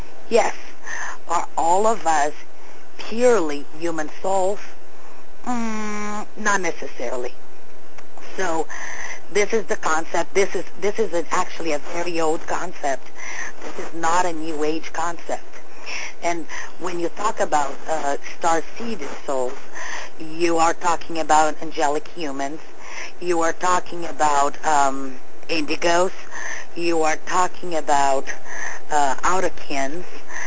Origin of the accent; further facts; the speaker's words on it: Brazil; first language Portuguese; English is a second language; My accent makes difficult for the English. Because I'm Brazilian with, Portuguese.